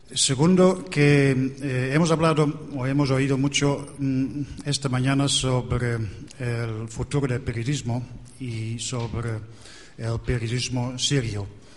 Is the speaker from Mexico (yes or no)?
no; Netherlands; Spanish is a second language; now in Spain; soy corresponsal holandés, escribiendo ya por muchos años aquí en España para periódicos en Holanda y Bélgica.